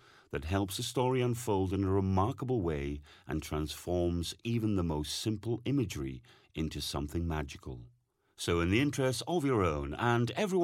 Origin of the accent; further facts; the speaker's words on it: Wales, United Kingdom; born there; also born or lived in Scottish Borders; now in Liverpool, United Kingdom; I'm 45 years old. I was born in South Wales. I lived most of my life on the Scottish borders. And now I live in Liverpool with my wife.